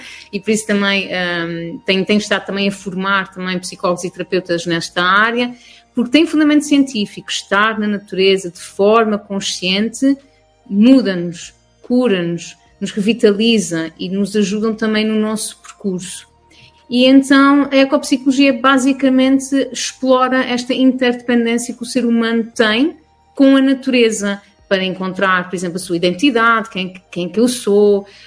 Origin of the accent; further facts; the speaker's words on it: Azores, Portugal; sou daqui da Ilha de São Miguel, já conto com 40 anos.